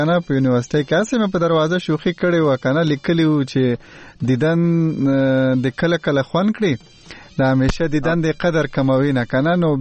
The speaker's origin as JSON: {"language": "Pashto", "region": "Khyber Pakhtunkhwa", "country": "Pakistan", "tie": "born or raised there", "said": "د پښتونخوا خلک ښایسته خلک دي مینه ناک خلک دي زه په منځ کې رالوی شوی یم"}